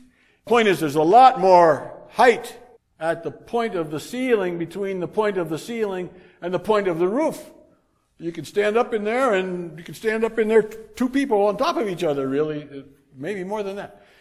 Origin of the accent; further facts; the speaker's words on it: Columbus Grove, Ohio, United States; when I was the church custodian of the small congregation, small church in my hometown in Columbus Grove, Ohio.